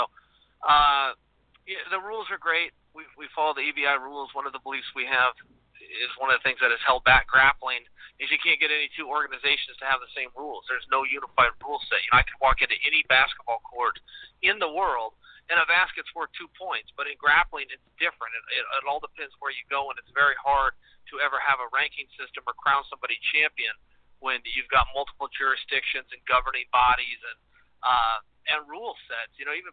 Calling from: Portland, Oregon, United States; I'm in Portland, Oregon. Where else would I be? I'm in God's country, my friend.

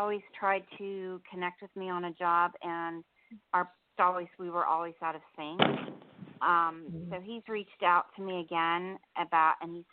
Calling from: New Jersey, United States; in New Jersey.

